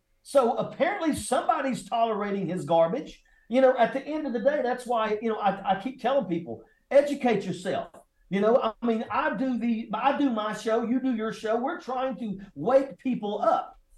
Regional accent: West Virginia, United States; you know, I come from Southern West Virginia. And actually, I live very, very close to Eastern Kentucky when I was growing up. That's where I'm from.

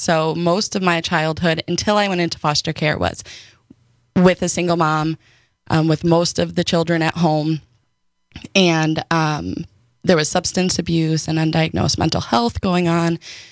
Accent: Milwaukee, Wisconsin, United States; born there; also born or lived in Hurley; I was born in Milwaukee. I lived a few years up in Hurley, Wisconsin.

